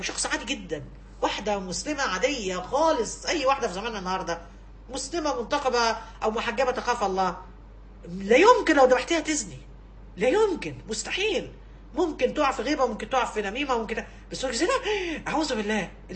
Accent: Egypt; مثل شعبي عندنا في مصر

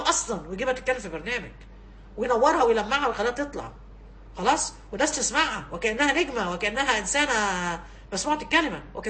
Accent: Egypt; مثل شعبي عندنا في مصر

